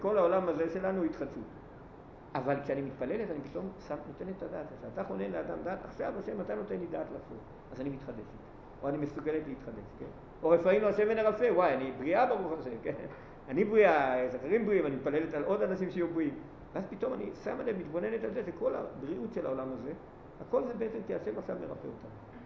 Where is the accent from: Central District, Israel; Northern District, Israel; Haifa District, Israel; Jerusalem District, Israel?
Jerusalem District, Israel; Jerusalem; also born or lived in Otniel / Tel Aviv / Kiryat Arba; גדלתי בירושלים עיר הקודש, ואחר כך איזו תקופה היינו, אמנם באותניאל